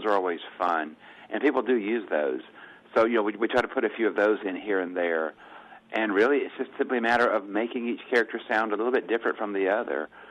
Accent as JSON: {"language": "English", "region": "Alabama", "country": "United States", "tie": "born or raised there", "said": "I grew up in Alabama and grew up listening to the difference between white people and black people, the way they talk"}